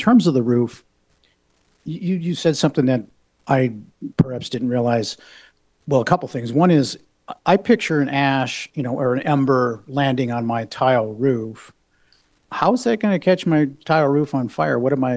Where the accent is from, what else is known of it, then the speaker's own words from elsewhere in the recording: Modesto, California, United States; where I grew up in Modesto, everybody had a wood shake roof.